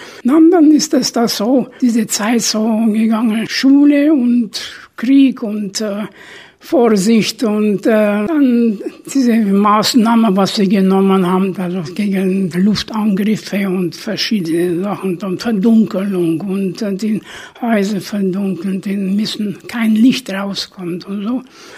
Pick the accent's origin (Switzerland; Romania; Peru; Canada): Romania; Dumbrăveni, Sibiu County; Aber ich bin in der Elisabethstadt gegangen. Ich bin auch geboren in Elisabethstädtle. Da habe ich die 4 Jahre gemacht.